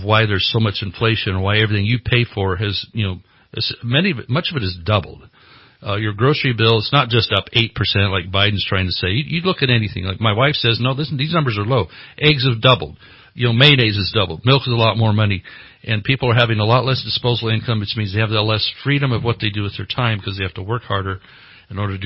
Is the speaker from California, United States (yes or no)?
yes; California, United States; So of the six different entities as a Californian, especially if you're a conservative or you just want government to be held in check